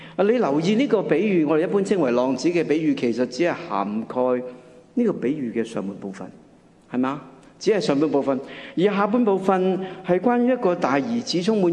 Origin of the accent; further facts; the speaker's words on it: Kowloon, Hong Kong; 我本身来自都是浸信会，来自九龙东部一个屋邨的建立的一间浸信会，在那里长大。